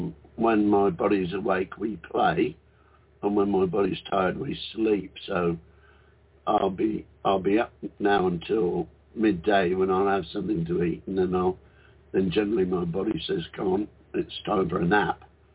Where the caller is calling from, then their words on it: Queensland, Australia; G'day, ladies. It's … from the Whitsunday Islands, and it's 3 a.m. in the morning.